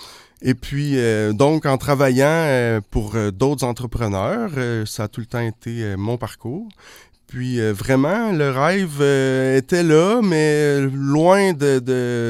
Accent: Montreal, Quebec, Canada; j'ai grandi à Montréal et j'ai tout le temps rêvé de rester en région.

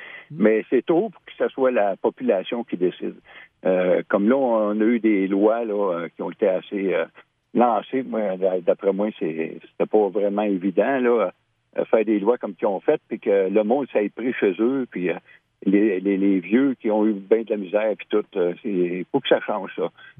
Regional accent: Saint-Philippe, Quebec, Canada; Moi, je suis originaire de Saint-Philippe-de-Prairie.

